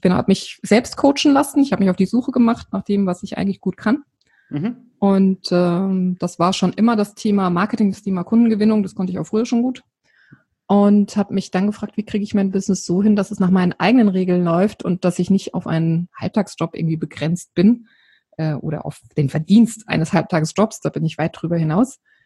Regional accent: Odenwald, Germany; lebe hier an der wunderschönen Bergstraße, ganz in der Nähe meiner alten Heimat. Ich komme ursprünglich aus dem Odenwald, obwohl ich in meinem Leben schon sehr, sehr viel unterwegs war und lange eben nicht hier war.

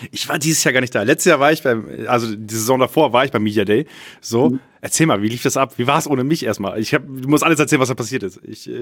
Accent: Lower Saxony, Germany; ich komme ja aus Friesland gebürtig

